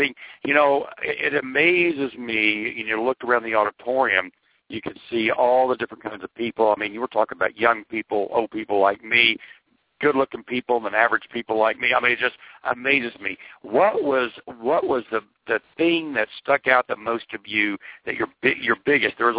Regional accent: Oklahoma, United States; I am from Oklahoma, so I'm slower.

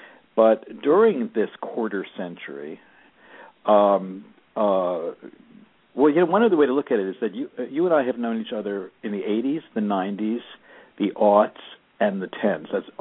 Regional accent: Port Washington, New York, United States; But that part of Long Island was the North Shore. Winnie grew up in Roslyn. I grew up in Port Washington

